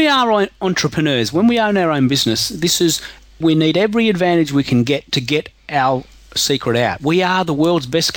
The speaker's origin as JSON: {"language": "English", "country": "Australia", "said": "Because I'm from Aussie"}